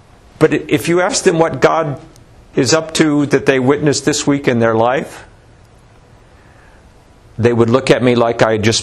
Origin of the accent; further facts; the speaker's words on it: Roseburg, Oregon, United States; the people in my hometown of Roseburg show up there on Sunday